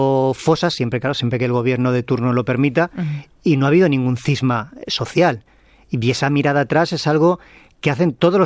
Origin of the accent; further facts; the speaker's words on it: Valencian Community, Spain; y yo somos valencianos, en nuestra comunidad